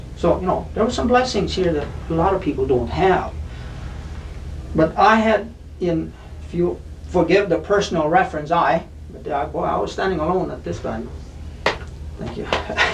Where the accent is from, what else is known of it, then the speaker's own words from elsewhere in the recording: Minnesota, United States; If you're from the Midwest, where I was born and raised, and I was 13 years old, I'm leaving traditional Minnesota country Lutheranism.